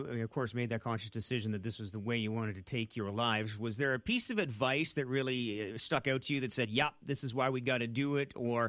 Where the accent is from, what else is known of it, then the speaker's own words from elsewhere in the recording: Ontario, Canada; now in Northern Ontario, Canada; I'm a Northern Ontario transplant. I grew up in Southwestern Ontario.